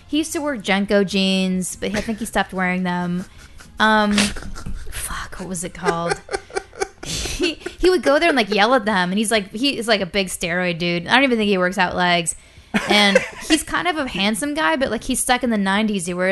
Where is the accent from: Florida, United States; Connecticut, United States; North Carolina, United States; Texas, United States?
Connecticut, United States; I'm from Connecticut originally